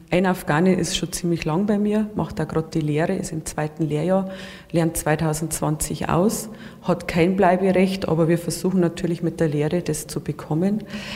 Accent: Germany; auch ich als Deutscher bin mit Problemen konfrontiert.

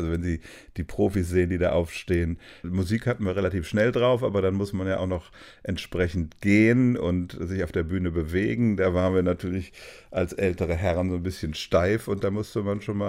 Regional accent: Rhineland, Germany; ich bin Rheinländer und wir verkleiden uns ja zu Karneval ganz gerne

